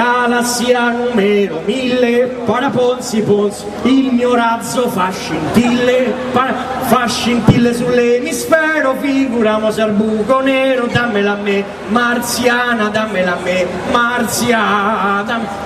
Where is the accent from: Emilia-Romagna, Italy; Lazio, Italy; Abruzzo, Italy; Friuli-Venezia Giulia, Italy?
Lazio, Italy; Rome; Questa è una riflessione che ho pensato da romano.